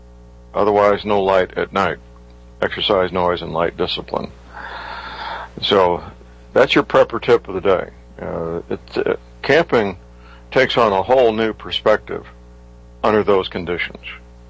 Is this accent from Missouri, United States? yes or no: yes; St. Louis, Missouri, United States; Dr. Myers is a chiropractic physician living and practicing in my hometown, St. Louis, Missouri.